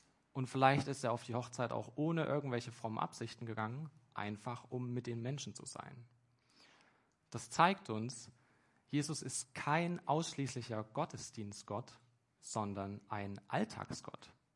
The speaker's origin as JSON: {"language": "German", "town": "Marienberg", "region": "Saxony", "country": "Germany", "tie": "born or raised there", "said": "Reizenheim ist ein kleines Kaff mit 300 Einwohnern, liegt ein paar Kilometer entfernt von meiner Heimatstadt Marienberg in Sachsen an der tschechischen Grenze."}